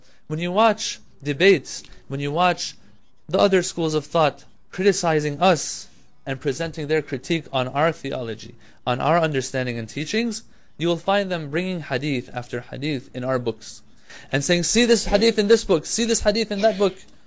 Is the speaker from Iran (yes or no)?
yes; Qom, Qom Province, Iran; Back when we were growing up in Qom, we would go to these very nice majalis and stuff